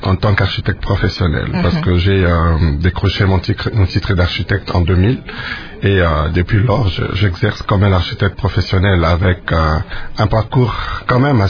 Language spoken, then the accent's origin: French; Kinshasa, DR Congo; also born or lived in Kisangani; J'ai grandi beaucoup plus à Kinshasa. Mais la naissance, c'est à Kisangani, à l'hôpital de Kisangani, général de Kisangani, je crois ça.